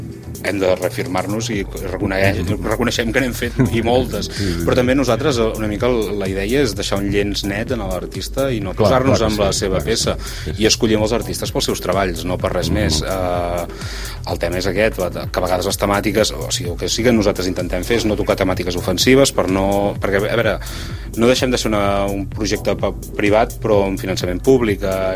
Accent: Girona, Catalonia, Spain; jo soc molt gironí i també crec una mica en l'arrelament de les coses

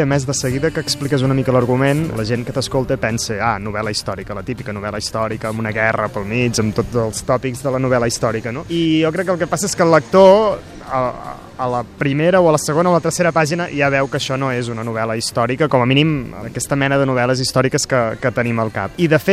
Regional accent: Solsona, Catalonia, Spain; jo m'he criat a Solsona en un entorn on hi ha records carlins, més o menys vagues, no?

